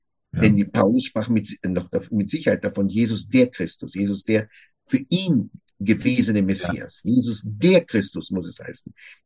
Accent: Jerusalem, Jerusalem District, Israel; Jesus lebte in Israel, wo ich geboren werden durfte, in Jerusalem. Er lebte dort einen Katzensprung von mir entfernt. Ich bin in der Neustadt aufgewachsen

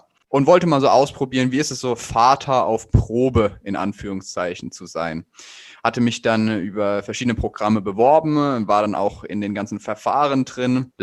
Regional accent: Heidelberg, Baden-Württemberg, Germany; ich bin 24 Jahre alt und ich komme aus Heidelberg

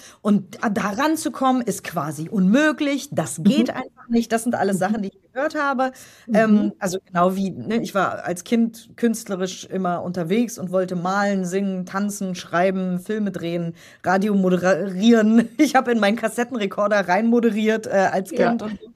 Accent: Germany; weil ich bin schon auch sehr deutsch, obwohl ich halb Kroatin bin und so. Mhm. Aber ich bin ja in Deutschland geboren, born and raised, wie man so schön sagt.

